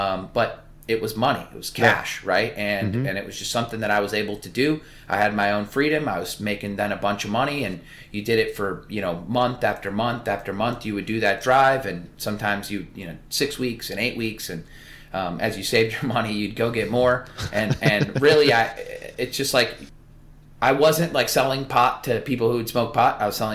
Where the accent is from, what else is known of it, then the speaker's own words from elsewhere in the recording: Illinois, United States; I go to prison in Nebraska, even though I'm from Illinois.